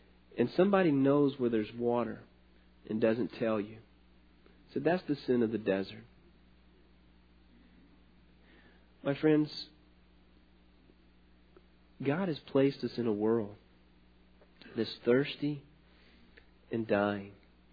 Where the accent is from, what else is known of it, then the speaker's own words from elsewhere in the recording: Louisiana, United States; I grew up in Louisiana, and this guy was from Louisiana as well